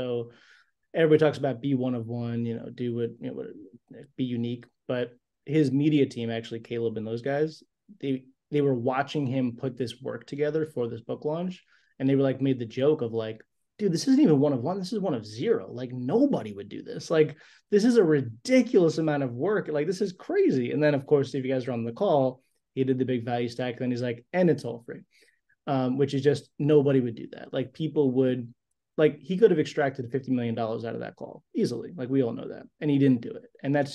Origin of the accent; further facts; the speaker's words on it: New York, United States; I just talk fast and I'm from New York.